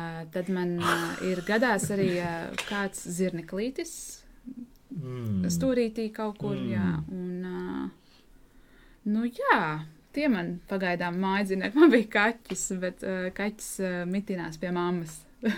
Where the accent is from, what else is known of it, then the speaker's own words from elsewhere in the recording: Liepāja, Kurzeme, Latvia; Tepat arī Liepājā esmu dzimusi, Liepājā augusi, vai pilsētā